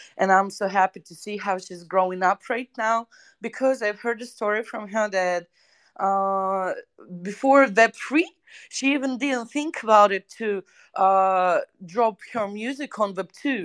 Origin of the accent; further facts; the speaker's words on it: Russia; We're both from Russia, but you guys don't know this story